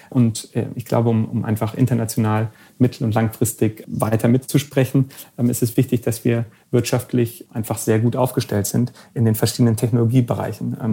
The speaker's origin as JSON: {"language": "German", "country": "Germany", "said": "ich bin ja ursprünglich aus Deutschland"}